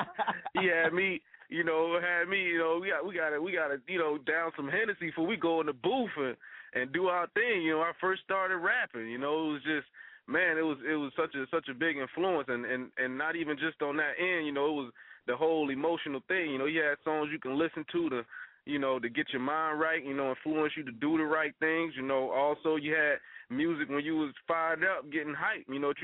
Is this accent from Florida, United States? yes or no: no; Mississippi, United States; And me, you know, I'm from Mississippi, man. It was, you know, when I was really got into music, it was, you know, when … was really popping.